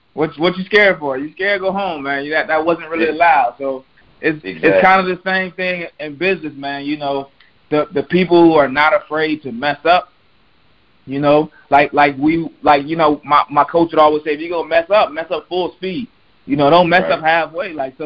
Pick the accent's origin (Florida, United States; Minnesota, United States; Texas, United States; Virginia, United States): Florida, United States; I've been playing sports, you know, man, growing up in Florida.